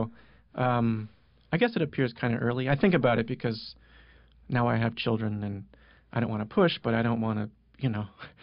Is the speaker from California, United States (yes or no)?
yes; Santa Barbara, California, United States; I grew up in Santa Barbara, California.